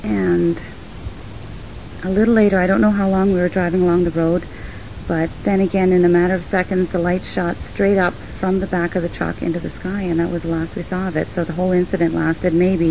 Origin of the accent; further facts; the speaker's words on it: Espanola, Ontario, Canada; I'm from Espanola